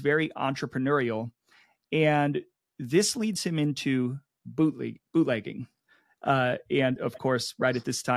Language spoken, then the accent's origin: English; Ohio, United States; I'm a Midwest guy. I'm from Ohio. I'm not from Cincinnati per se. I'm a little more towards Cleveland. Love my Cleveland teams. That's in the northern part of Ohio